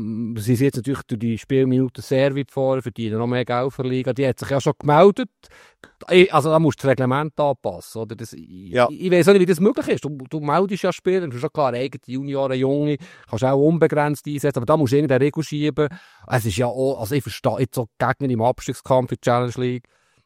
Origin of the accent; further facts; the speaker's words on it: Bern, Switzerland; Ich bin in Bern aufgewachsen und Neuenburg ist nahe, wie wir sagen.